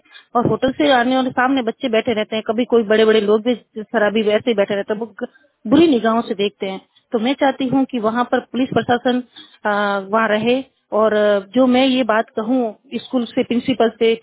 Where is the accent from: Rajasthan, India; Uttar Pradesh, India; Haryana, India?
Rajasthan, India; Ramsin; मैं रामसिन की रहने वाली हूँ। मेरा थाना रामसिन में पड़ता है